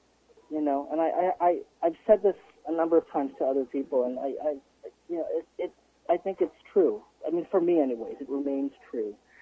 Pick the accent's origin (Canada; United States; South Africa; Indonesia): Canada; Usually Toronto would be the more viable choice for me, being Canadian